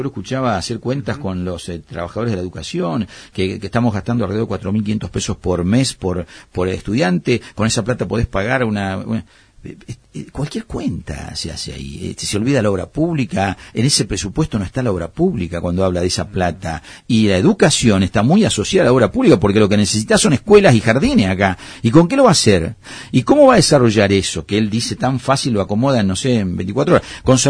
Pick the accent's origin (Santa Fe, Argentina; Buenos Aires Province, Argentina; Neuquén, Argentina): Neuquén, Argentina; El Huecú; nosotros que llegamos hasta Zapala, pero veníamos del Huecú, o sea que pertenecíamos a Chosmalal, Andacollo, el Huecú, bueno, los distintos pueblitos más chicos del lugar